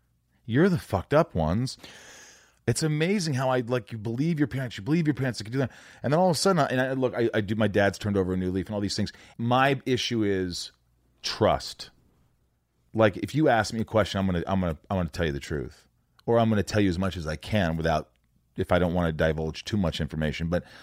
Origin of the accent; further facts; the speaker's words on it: Midwest, United States; But, you know, I grew up in the Midwest, which I'm thankful for